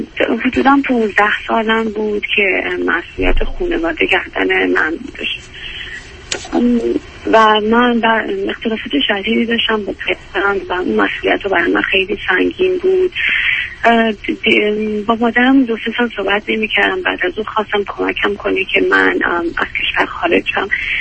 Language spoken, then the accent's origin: Persian; Iran; moved away; من به عنوان یه دختر تو ایران هم نقش مادر باید بازی میکردم، هم باید مدرسه میرفتم